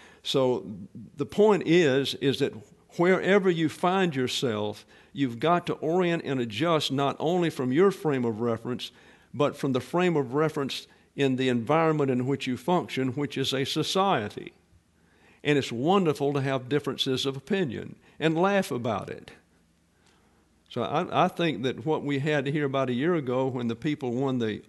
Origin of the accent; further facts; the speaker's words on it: Southern US, United States; I'm just saying I don't understand it, because I'm from the South, and anything that has ice makes me nervous anyhow.